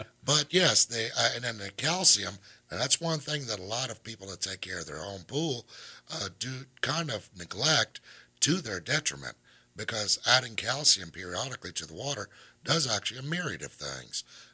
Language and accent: English; Atlanta, Georgia, United States; Well, I am from Atlanta.